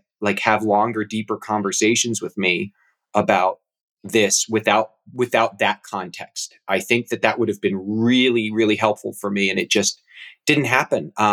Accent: Kansas, United States; I grew up in Kansas, and I was raised in a cultural community where you were really not meant to fear death at all.

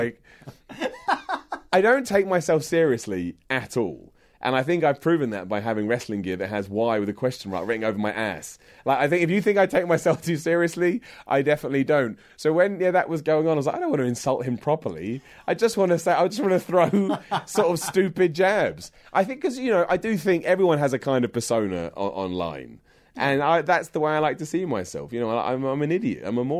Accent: Luton, East of England, United Kingdom; I'm from London. I'm from Luton, but it's like 10 minutes away from London.

